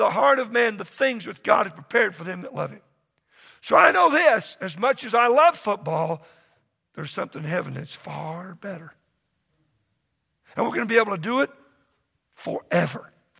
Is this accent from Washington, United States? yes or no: no; Texas, United States; you know, I grew up in Texas and I came here and somebody said, you got to go to Great Falls.